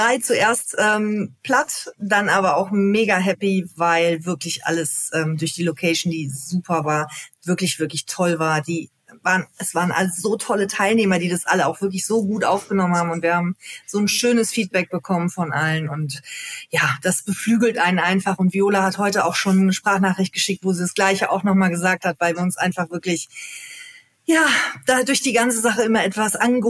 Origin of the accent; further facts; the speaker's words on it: North Rhine-Westphalia, Germany; Ich wollte unbedingt in den Pott, wollte unbedingt in meine alte Heimat.